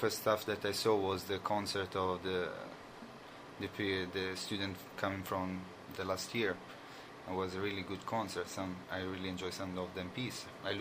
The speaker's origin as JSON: {"language": "English", "town": "Palermo", "region": "Sicily", "country": "Italy", "second_language": "English", "moved": "yes", "lives_now": "Limerick, Ireland", "said": "I came from Palermo, and all people know it's a dangerous place."}